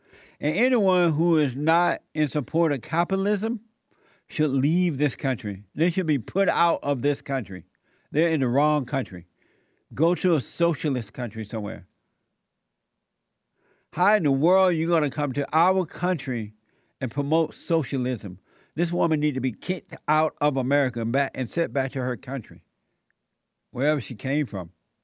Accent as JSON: {"language": "English", "region": "Alabama", "country": "United States", "tie": "born or raised there", "said": "I grew up in Alabama, as you know, under the Jim Crow law, as you know."}